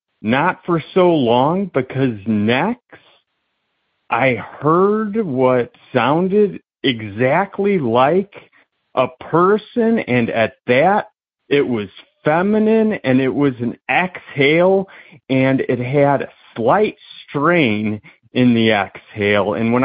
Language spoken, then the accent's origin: English; Indiana, United States; I'm from Indiana